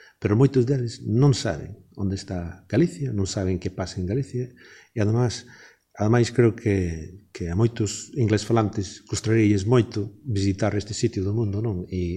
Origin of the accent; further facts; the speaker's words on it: England, United Kingdom; Galician is a second language; Eu medrei en Inglaterra, que é a terra da miña nai.